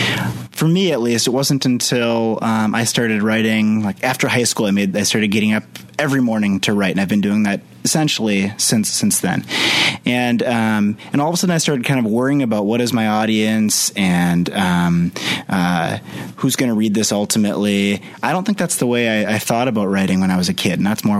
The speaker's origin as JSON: {"language": "English", "town": "Stillwater", "country": "United States", "tie": "born or raised there", "said": "I was born in Stillwater. I went to Stonebridge Elementary and graduated from high school here."}